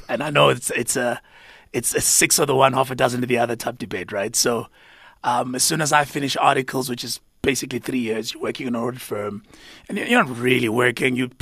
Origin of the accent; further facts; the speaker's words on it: Umlazi, KwaZulu-Natal, South Africa; Growing up, that would be back in Umlazi.